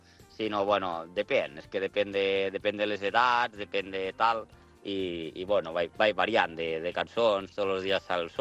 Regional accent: Tremp, Catalonia, Spain; jo m'he criat per les terres de Lleida, bueno, jo soc de Tremp, soc del Pallars Jussà, però, bueno, sí, soc de la província de Lleida

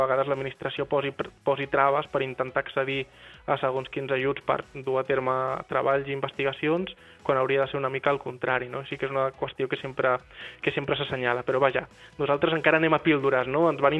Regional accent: Creixell, Catalonia, Spain; Jo soc de Creixell.

